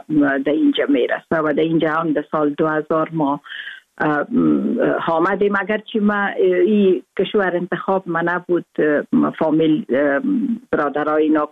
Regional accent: Afghanistan; moved away; روزی که در سال 1992 ما افغانستان را ترک کردیم، در مول لحظه که ما از کابل میبر آمدیم

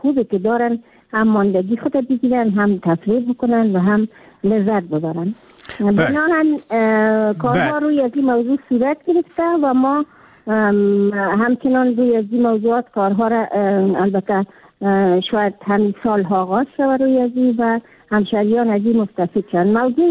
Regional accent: Kabul, Afghanistan; در شهر کابل که خود من یک کابلی هستم

